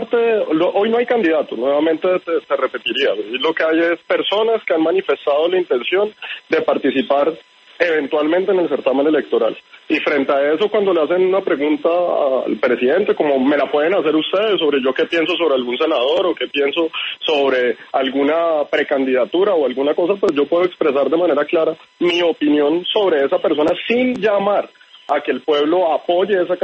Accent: Colombia

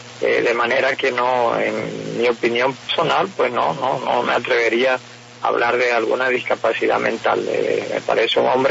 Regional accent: La Guajira, Colombia; tiene un estilo muy totalmente diferente a como somos nosotros los guajiros

